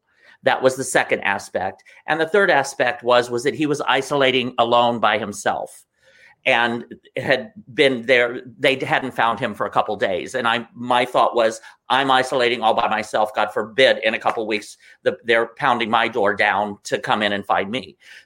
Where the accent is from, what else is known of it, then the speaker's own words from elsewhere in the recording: Midwest, United States; now in New York, United States; I grew up in the Midwest. I was always very active and always doing 100 things at one time.